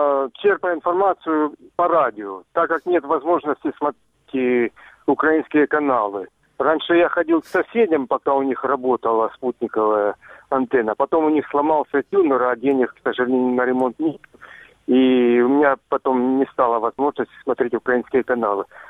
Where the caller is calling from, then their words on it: Avdiivka, Donetsk Oblast, Ukraine; из Авдеевки.